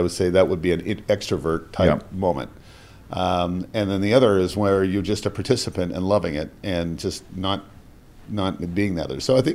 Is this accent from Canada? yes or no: yes; Canada; So, yes, I'm incredibly proud Canadian.